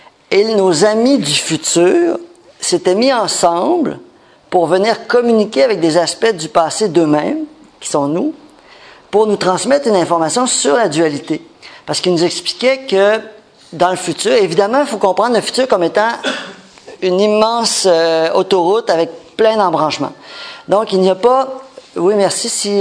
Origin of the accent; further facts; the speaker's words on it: Canada; j'espère. Sinon, je vous l'apprends. Je viens du Canada, que je suis en voyage à Paris, en France, en fait.